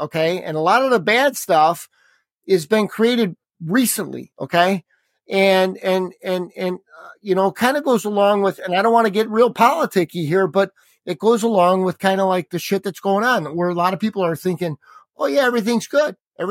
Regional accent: Chicago, Illinois, United States; We're from Chicago, greatest food in the world.

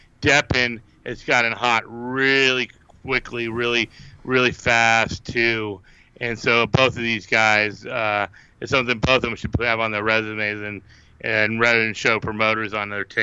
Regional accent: Texas, United States; And I'm from Texas, so for me to put thinking the Mexican food in Tennessee was top notch says a lot.

